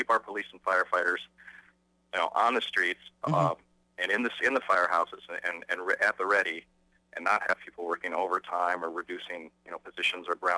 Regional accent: Champaign, Illinois, United States; I'm from Champaign. I went to public schools here.

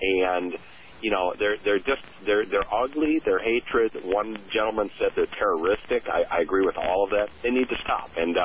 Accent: Midwest, United States; I grew up in the Midwest in a small city

